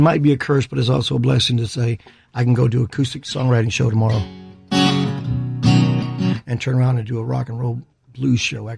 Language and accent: English; Texas, United States; But I'm from Texas, and we kind of put everything on the plate.